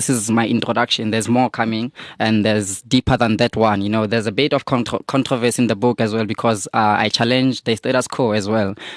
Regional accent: Vanderbijlpark, Gauteng, South Africa; I'm from the Vaal, I'm from Van der Bijl, so I came all

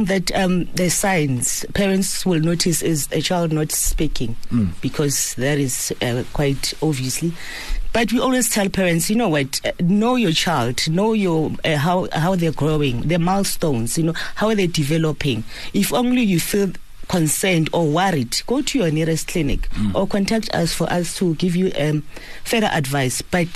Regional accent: Limpopo, South Africa; I'm originally from Limpopo.

